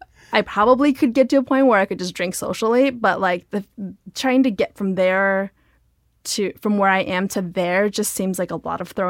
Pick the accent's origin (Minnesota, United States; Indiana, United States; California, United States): California, United States; Diamond Bar; Well, I grew up in Diamond Bar, which is like a suburb of L.A. It's very close, right on the border between L.A. County and Orange County.